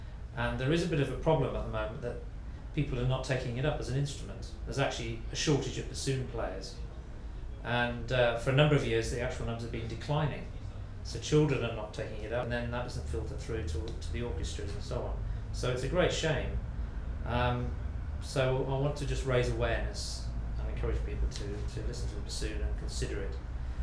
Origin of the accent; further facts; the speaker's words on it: Bourne End, South East England, United Kingdom; I'm from Bourne End in Buckinghamshire, and I'm 53.